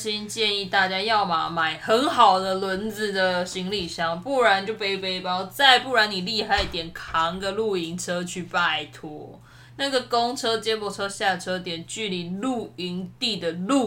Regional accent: Taiwan; 我跟解码就是台湾人跟印尼人就是两地分开。

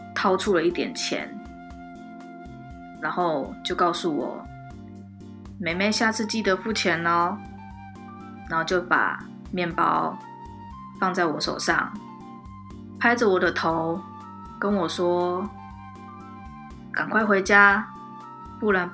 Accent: Fuzhou, Fujian, China; 因为我小时候住在福州，在那个军营旁边的小眷村里，我们是没有所谓的便利商店，而是只有干妈店。

